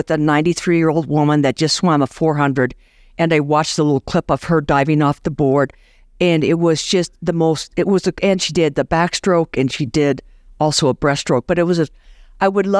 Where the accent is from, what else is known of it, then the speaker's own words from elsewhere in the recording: Iowa City, Iowa, United States; I grew up in Iowa, Iowa City, and my father was a college professor there.